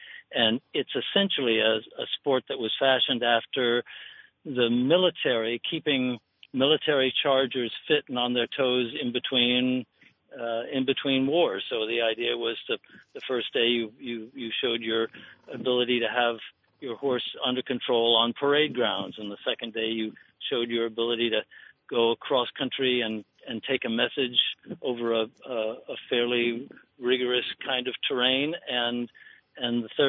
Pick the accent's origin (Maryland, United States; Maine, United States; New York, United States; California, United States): New York, United States; So I grew up riding on Long Island.